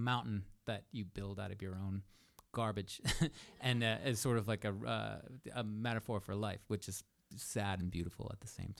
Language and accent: English; Midwest, United States; I grew up in the Midwest. It's like there's not a lot of landforms.